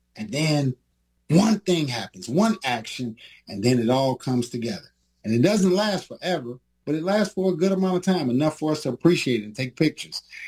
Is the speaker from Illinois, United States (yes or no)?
yes; Chicago, Illinois, United States; I went to school in the South, and, you know, all the guys, my friends, we grew up in Chicago.